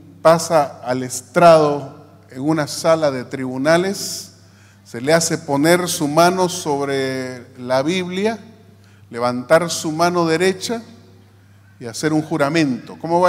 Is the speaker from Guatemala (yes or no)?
yes; Guatemala; No las crea. Se lo pido, por favor, como guatemalteco.